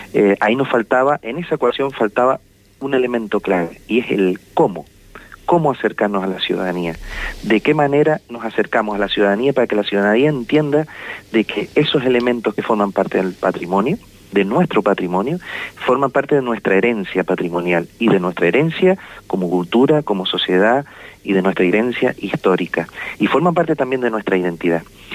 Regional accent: Canary Islands, Spain; Como canarios de nuestra cultura y de nuestra historia.

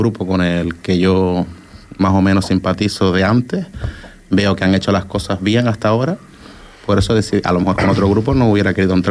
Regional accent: La Oliva, Canary Islands, Spain; Sí, vivo en La Oliva, soy de La Oliva.

